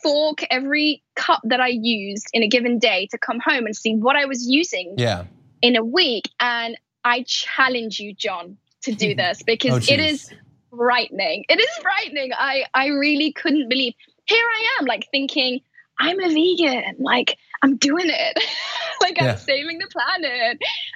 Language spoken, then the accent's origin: English; Pakistan; also born or lived in Saudi Arabia / Afghanistan; I grew up in Pakistan, I grew up in Saudi, I grew up in Afghanistan